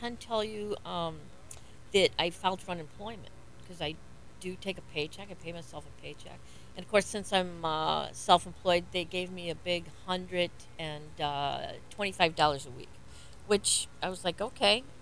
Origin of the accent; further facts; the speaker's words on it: Detroit, Michigan, United States; now in Melbourne Beach, United States; Well, I'm originally from Detroit, so I've seen the civil riots in my lifetime in Detroit, and lived through that, and remember that, and feel like we're doing it again. But I moved to Melbourne Beach, 1979